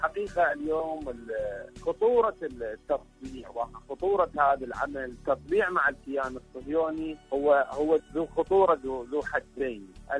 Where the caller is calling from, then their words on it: Iraq; من العراق